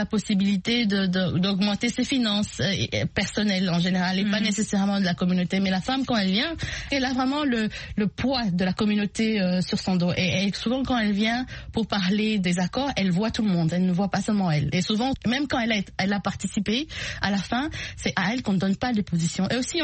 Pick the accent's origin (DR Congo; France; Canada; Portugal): DR Congo; chez moi, en République démocratique du Congo